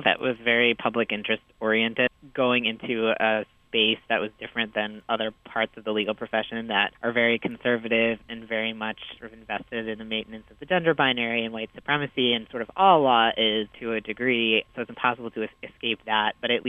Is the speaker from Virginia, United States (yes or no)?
no; Boston, Massachusetts, United States; I grew up outside of Boston in the 80s and 90s, and I had a really supportive, loving family, so that was good for me.